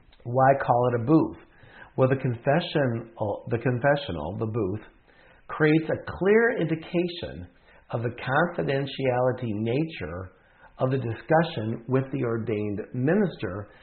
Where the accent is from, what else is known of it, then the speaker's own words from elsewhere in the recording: Wisconsin, United States; So when I grew up in Wisconsin, in our church, every single week in the service, we were a Protestant church that broke away from the Catholic church in the Dutch culture